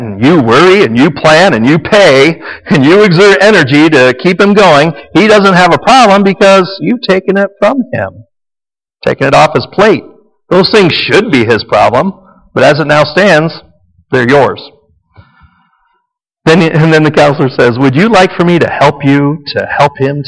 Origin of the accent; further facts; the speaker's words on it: United States; It's an obligation. I'm an American, for crying out loud. I got to eat it.